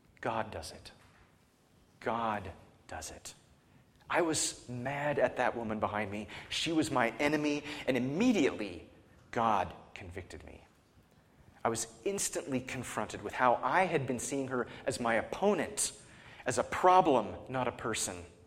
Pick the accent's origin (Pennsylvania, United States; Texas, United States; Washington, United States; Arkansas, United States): Washington, United States; Seattle; Years ago, I was preaching at a church in my hometown in Seattle.